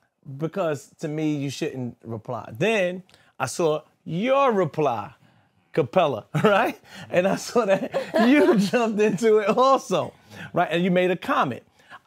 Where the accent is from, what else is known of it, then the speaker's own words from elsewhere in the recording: Brooklyn, New York, United States; also born or lived in Bronx; So I'm from Brooklyn, right? But I have moved to the Bronx early in my lifetime.